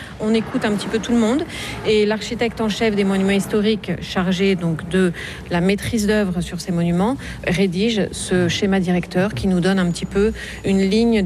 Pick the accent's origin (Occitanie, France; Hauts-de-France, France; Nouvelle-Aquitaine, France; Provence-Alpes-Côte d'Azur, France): Nouvelle-Aquitaine, France; Ascain; Alors, je suis originaire du Pays Basque.